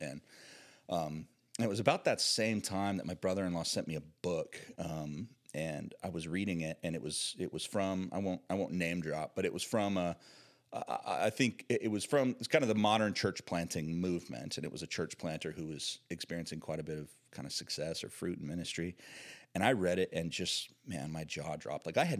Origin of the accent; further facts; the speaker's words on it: Albany, Oregon, United States; we moved next door to my hometown, Albany, which is, if you're familiar, mm-hmm. really just the other side of the Willamette River from Corvallis.